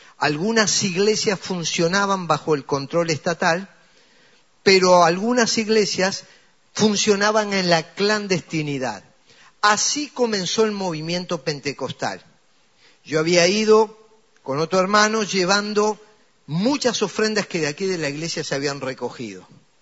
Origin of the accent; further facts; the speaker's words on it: Uruguay; born there; yo hablo español y me están entendiendo porque todos nacimos en Uruguay.